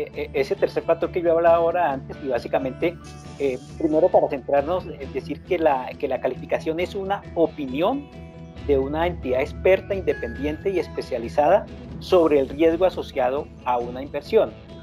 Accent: Colombia; aquí como colombianos nos le prestamos mucha, pero muchísima atención al tema de, bueno, ¿cuánto voy a ganar?

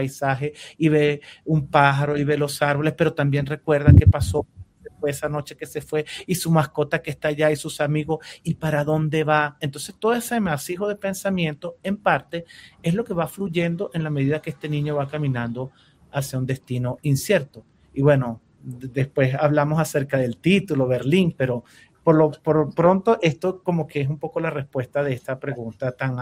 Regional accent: Venezuela; now in Bogotá, Colombia; era una preocupación que tenía yo como venezolano también viviendo en Bogotá y viendo a muchos de mis compatriotas por las calles

